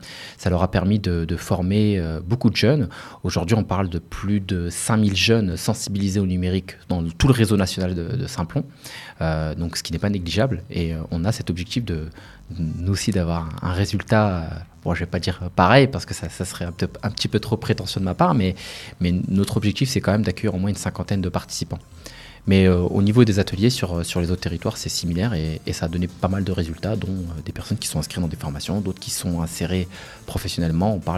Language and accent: French; Reims, Grand Est, France; je suis de Reims, donc j'ai fait toute ma vie à Reims, et je connais très bien les quartiers rémois